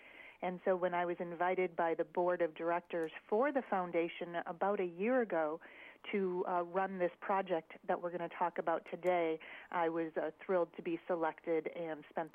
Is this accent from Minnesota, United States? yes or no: yes; Minnesota, United States; Originally from Minnesota, so it's nice to hear the accent. My accent will blend right in for your listeners this morning.